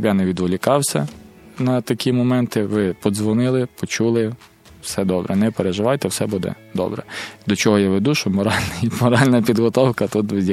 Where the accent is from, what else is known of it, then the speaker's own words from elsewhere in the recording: Lutsk, Volyn Oblast, Ukraine; Я з міста Луцьк, Волинська область.